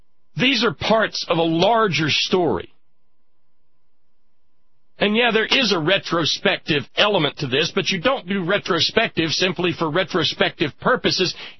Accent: the South, United States; I experienced it growing up in the South.

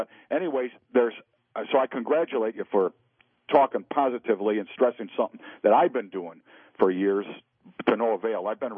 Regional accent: New York, United States; First of all, I'm originally from New York, but I'm a snowbird, and I come down here

